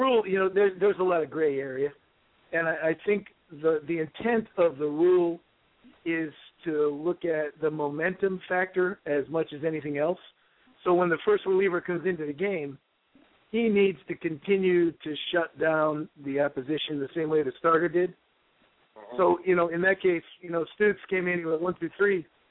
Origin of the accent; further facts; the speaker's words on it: Rhode Island, United States; And I grew up in Rhode Island, so I was real familiar with that outcome.